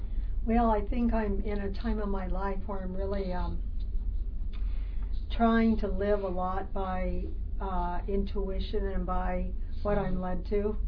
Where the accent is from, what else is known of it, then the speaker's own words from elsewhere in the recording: Sebastopol, California, United States; because I grew up here in Sebastopol